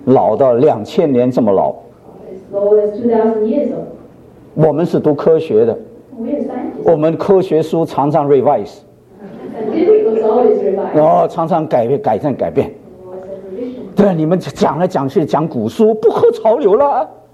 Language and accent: Chinese; China; 在这一点上啊，我们中国人呢比较印象模糊